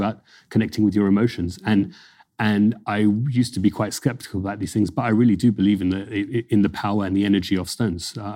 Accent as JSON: {"language": "English", "town": "Jaipur", "region": "Rajasthan", "country": "India", "said": "We come from Jaipur."}